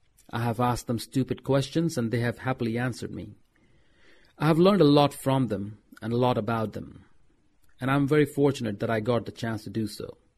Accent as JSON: {"language": "English", "town": "Lucknow", "region": "Uttar Pradesh", "country": "India", "tie": "born or raised there", "said": "Growing up in India, I never met an openly gay person."}